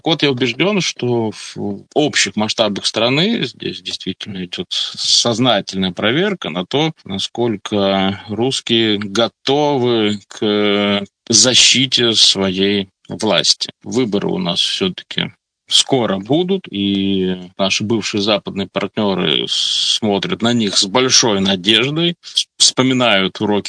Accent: Kyiv, Ukraine; Хочу напомнить, что я сам из Киева, и для меня эта тема повторяется.

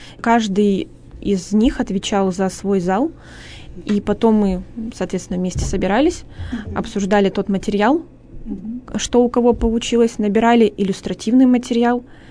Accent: Revda, Sverdlovsk Oblast, Russia; я родом из Ревды, работала в Ревдинском краеведческом музее.

